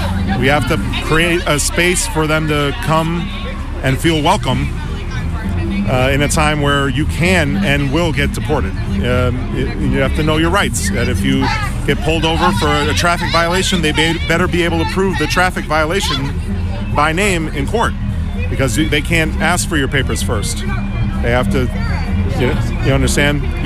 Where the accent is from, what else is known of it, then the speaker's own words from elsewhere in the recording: Lawrence, Massachusetts, United States; also born or lived in East Coast; I'm from roughly Lawrence, Massachusetts.